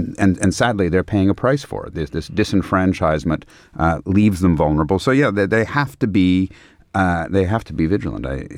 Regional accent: Canada; I come from Canada

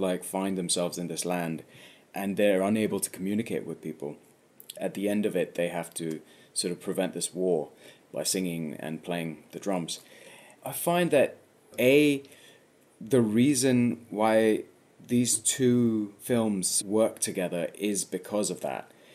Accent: London, United Kingdom; I, as an Indian, as a Desi boy, as a Londoner, I'm sort of a product of both worlds

